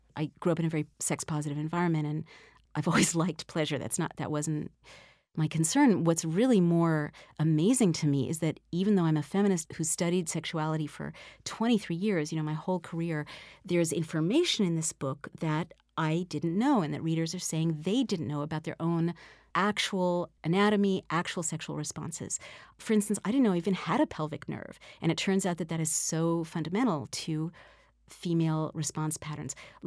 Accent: San Francisco, California, United States; And I also saw growing up in San Francisco, in the heart of the gay rights movement, that refusal to be shamed by their sexual identity

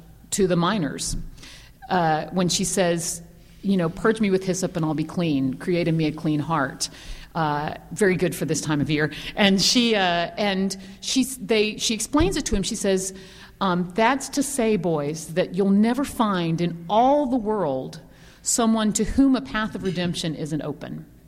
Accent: Texas, United States; And some of that is because I'm originally from Texas, and we have a lot of strong women in Texas.

